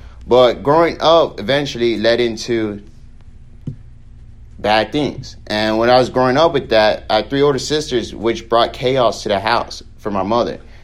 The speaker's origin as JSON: {"language": "English", "town": "Naples", "region": "Florida", "country": "United States", "tie": "born or raised there", "said": "And I grew up in Naples, Florida in 1998, and my family was destruction."}